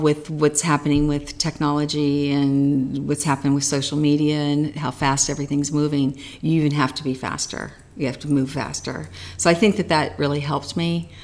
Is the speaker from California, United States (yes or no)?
yes; California, United States; moved away as an adult; now in Paris, France; I grew up in California and then was discovered by an agency in France to be a model. And I went over to Paris for 6 weeks to do the collections and basically never came home.